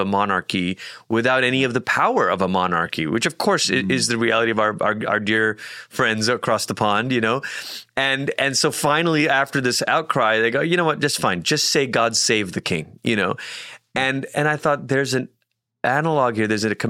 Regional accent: Malaysia; I know this from growing up in Malaysia.

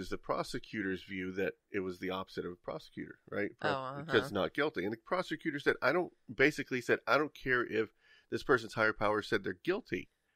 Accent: the South, United States; Something as a Southerner, I am glad to see.

